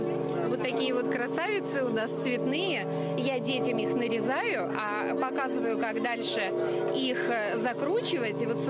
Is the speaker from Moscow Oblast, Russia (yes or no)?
yes; Shchyolkovo, Moscow Oblast, Russia; я из города Щелково.